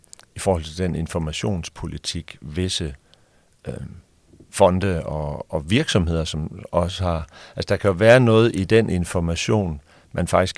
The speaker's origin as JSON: {"language": "Danish", "region": "Central Denmark Region", "country": "Denmark", "said": "Jeg er fra Vestjylland, og i Vestjylland, der taler man om det her begreb, at være den rigeste person på kirkegården."}